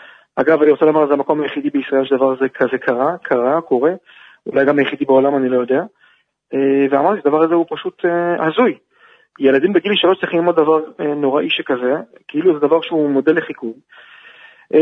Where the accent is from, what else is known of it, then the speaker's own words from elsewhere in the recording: Herzliya, Tel Aviv District, Israel; אני רוצה לומר למסוגם שאני גדלתי בהרצליה, במערכת החינוך הכללית